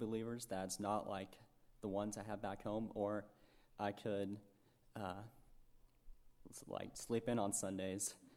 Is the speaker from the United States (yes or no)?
yes; Shelbyville, United States; I grew up in Shelbyville, which is also not too far away. And I grew up in church.